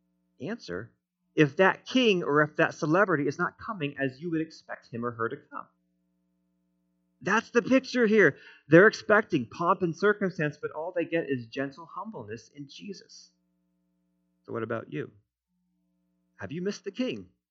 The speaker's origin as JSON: {"language": "English", "country": "United States", "said": "But as an American, I'm like, we like to rebel against kings and overthrow them."}